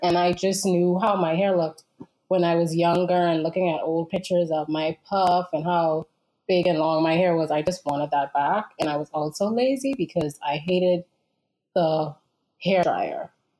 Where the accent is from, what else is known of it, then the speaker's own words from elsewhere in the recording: Bahamas; I'm from the Bahamas.